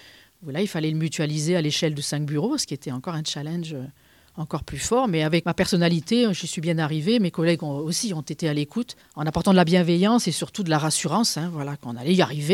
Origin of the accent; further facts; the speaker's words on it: Provence-Alpes-Côte d'Azur, France; Je suis des Alpes de Haute-Provence.